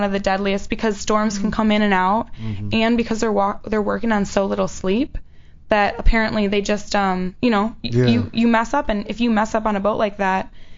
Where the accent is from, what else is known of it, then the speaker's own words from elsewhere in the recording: Michigan, United States; I mean, I'm from Michigan, so you drive your car and you hit black ice and you can spin, you know, real easily.